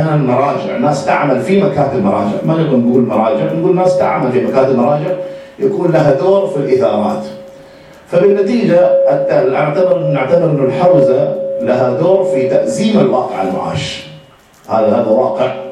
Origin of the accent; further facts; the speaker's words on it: Medina, Medina Province, Saudi Arabia; من المدينة المنورة